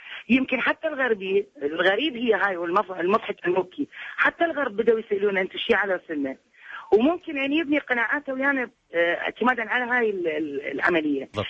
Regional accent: Iraq; accent: Iraqi; قبل فترة إحنا باب أحد المولات قاعدين نحكي بلهجتنا العراقية

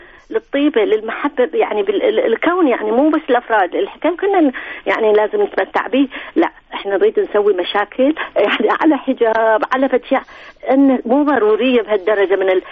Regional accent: Basra, Basra Governorate, Iraq; also born or lived in Zubair; وانا الحقيقة بس الابتدائية قضيتها بالزبير، بعد الابتدائية رحنا للبصرة، امي انا من البصرة ابوي من الزبير، فمن رحنا للبصرة طبعا اخذت بس ظلمت الكلمات الزبيرية

